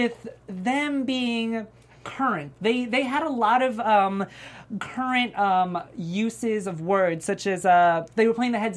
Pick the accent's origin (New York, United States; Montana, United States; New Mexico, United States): Montana, United States; I'm from Montana.